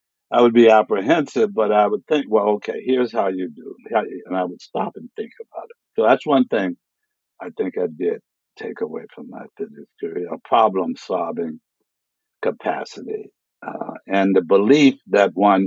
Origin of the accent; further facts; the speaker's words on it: Mississippi, United States; Well, I grew up in Mississippi in the early 40s, born in 1938.